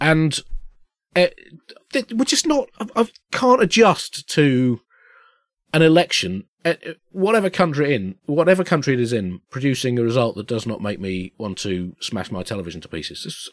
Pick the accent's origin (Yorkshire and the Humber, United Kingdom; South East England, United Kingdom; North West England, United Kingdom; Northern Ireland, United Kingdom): South East England, United Kingdom; Tunbridge Wells; Now, Helen, we grew up in Tunbridge Wells, where I was the town square.